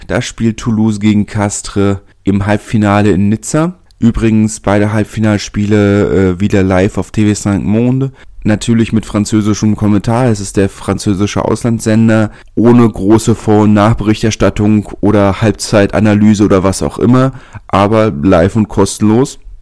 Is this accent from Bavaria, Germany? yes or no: no; Berlin, Germany; als Berliner würde ich ja auch sagen, wir haben kein Derby mit Königs Wusterhausen.